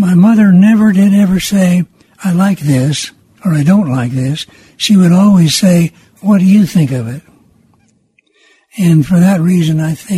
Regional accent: Miami, Oklahoma, United States; also born or lived in Springdale, Arkansas; now in Fayetteville, United States; I was born in Springdale, Arkansas. My father was in World War I. My mother had come to Springdale to have her baby. My dad then got out of the Army. I was 10 months old. He took me immediately to Oklahoma and would never let me leave.

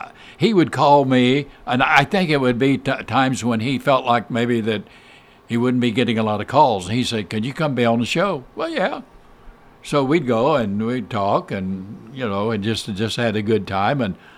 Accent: Oklahoma, United States; accent: Oklahoman; You sound like an Oklahoman. And I said, well, what the hell? I was born and raised in Oklahoma. Should I sound like I'm from Oklahoma?

